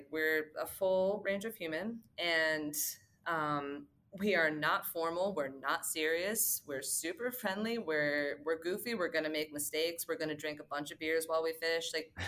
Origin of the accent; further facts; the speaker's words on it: New Jersey, United States; I grew up in North Jersey, which was, for all intents and purposes, like outdoor adjacent. You still got like a little bit of like a suburb feel. It wasn't that close to New York, but also like my backyards were essentially woods.